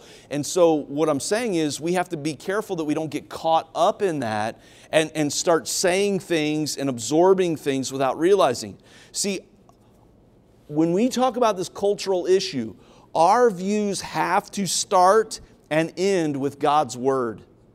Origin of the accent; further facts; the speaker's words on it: Long Beach, California, United States; I came from Long Beach, California here.